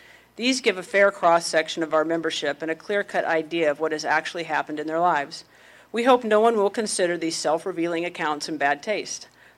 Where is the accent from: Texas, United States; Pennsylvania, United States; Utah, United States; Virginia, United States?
Utah, United States; West Jordan; also born or lived in Colorado / Scottsdale, Arizona; I was born in Colorado. We lived in Amarillo for a very brief time, and then we left really fast. And then we moved back to Colorado and lived there, did most of my growing up in Utah, in West Jordan